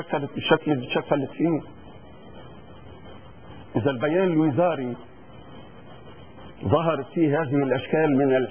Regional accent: Lebanon; انا كمواطن لبناني

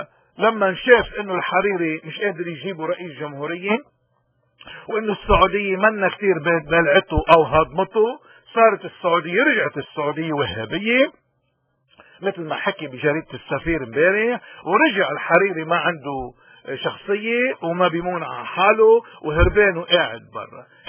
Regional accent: Lebanon; now in Canada; انا لبناني بلبنان، ماروني واثنيتي بلبنان ارامية وهيدي كنيستي واضحة فيها، انا بكندا كندي ولكن لبناني ماروني،

